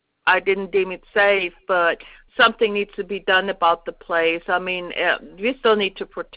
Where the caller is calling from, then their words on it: Georgia, United States; I'm actually calling from Georgia